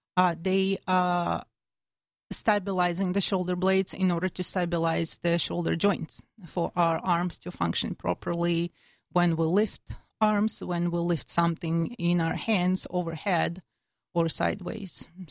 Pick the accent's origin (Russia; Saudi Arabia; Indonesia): Russia; English is a second language; now in Plano, United States; I'm originally from Russia. I immigrated in 2008 or 2007